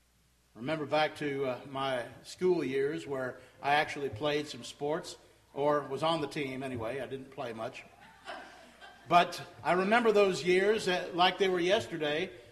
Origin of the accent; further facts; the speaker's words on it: Texas, United States; And I'm not from the South, I'm from Texas, so I know about one.